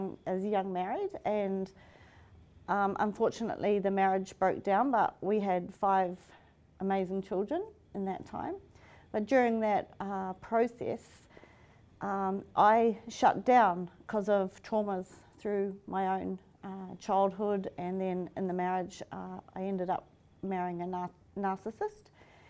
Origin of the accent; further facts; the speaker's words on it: New Zealand; I grew up in New Zealand, the youngest of seven children.